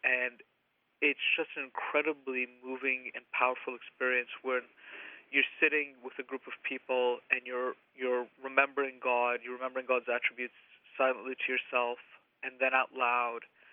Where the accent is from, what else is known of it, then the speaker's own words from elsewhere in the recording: New York, United States; I was born and raised here in New York. My parents were born and raised in Tanzania, as were most of my grandparents, and before that, South Asia. We are Ismaili Shia